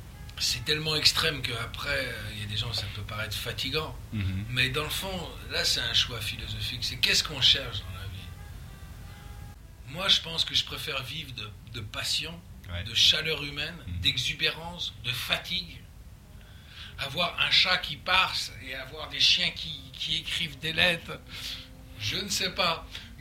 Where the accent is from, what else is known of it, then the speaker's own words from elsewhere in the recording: France; born there; also born or lived in Canada; je suis né en France, j'ai vécu 15 ans au Canada, mais mon âme et mon imaginaire, elle est complètement russe et polonaise.